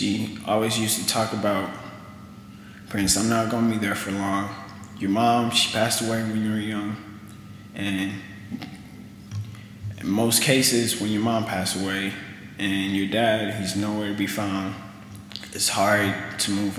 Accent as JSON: {"language": "English", "country": "Kenya", "said": "I am from Africa. I was born in Kenya, and I came here at COS the first time, I believe, March 16, 2006."}